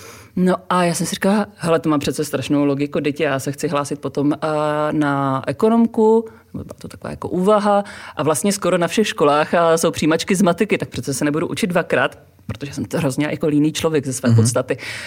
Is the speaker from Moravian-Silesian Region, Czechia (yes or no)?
yes; Otice, Moravian-Silesian Region, Czechia; dětství jsem prožila v Oticích, což je taková menší vesnice, kousíček od Opavy, takže tam já jsem prožila celé dětství, potom i pubertu a vlastně takový ten tu první část dospělosti